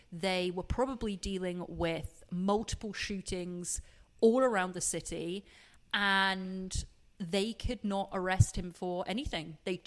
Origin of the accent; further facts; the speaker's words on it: England, United Kingdom; Four, I'm English.